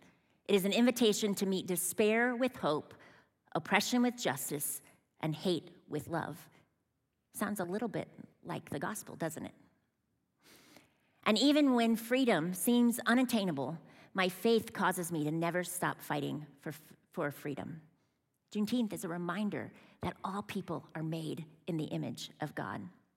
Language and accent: English; Midwest, United States; I actually remember hearing that in my childhood growing up in the Midwest, that kind of sentiment, that phrase.